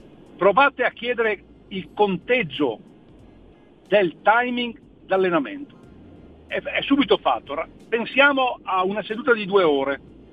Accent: Lombardy, Italy; now in Verona, Italy; io vivo a Verona, sono bergamasco, ma Firenze fa parte della mia vita.

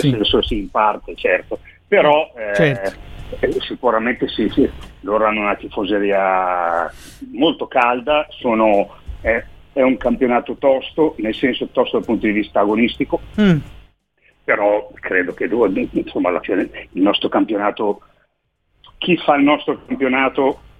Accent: Milan, Lombardy, Italy; Io sono di Milano.

